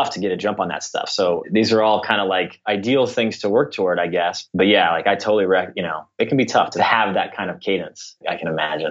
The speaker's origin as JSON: {"language": "English", "town": "Kansas City", "region": "Missouri", "country": "United States", "tie": "born or raised there", "said": "I mean, I think I'm a New Yorker, really. I grew up in Kansas City"}